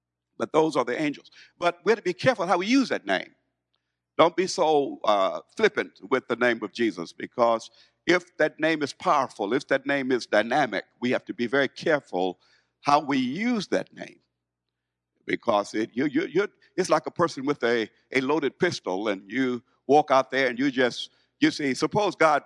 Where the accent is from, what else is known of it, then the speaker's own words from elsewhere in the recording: Brooklyn, Illinois, United States; Now, you know, I'm from Brooklyn, Illinois